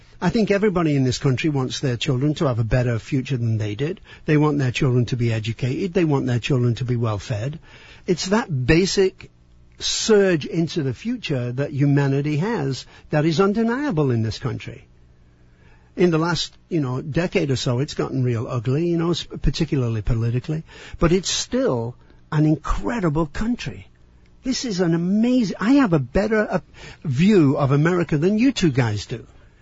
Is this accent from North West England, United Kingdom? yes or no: yes; Manchester, North West England, United Kingdom; I'm from Manchester, and it's only 180 odd miles from Scotland.